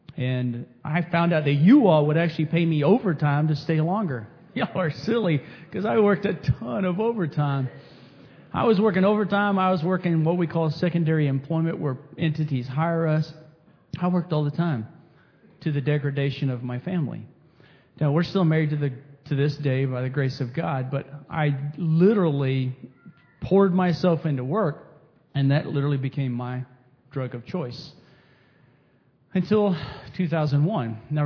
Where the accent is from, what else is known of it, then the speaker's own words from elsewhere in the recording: Monahans, Texas, United States; So I come to you from Monahans, Texas. It's a great place to be from. Grew up in poverty.